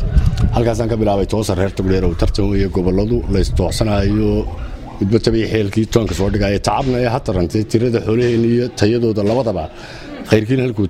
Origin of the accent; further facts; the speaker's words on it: Djibouti; also born or lived in Somalia; waxaan ku dhashay magaalada Qoryaale la yiraahdo degmada Burca Barigeed ah waxaan dhashay 1926-kii